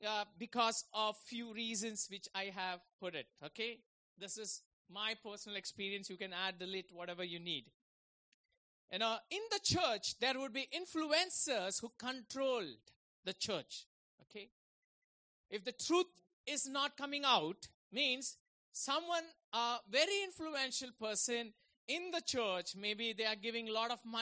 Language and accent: English; Mumbai, Maharashtra, India; been born and brought up in Mumbai.